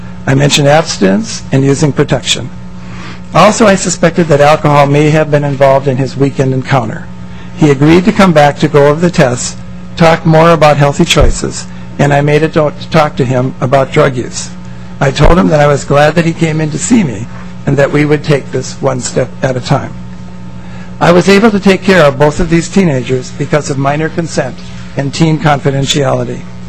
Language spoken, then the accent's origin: English; St. Cloud, Minnesota, United States; I grew up in St. Cloud, graduated from St. John's, then the University of Minnesota, and then I did my residency at Hennepin County Medical Center.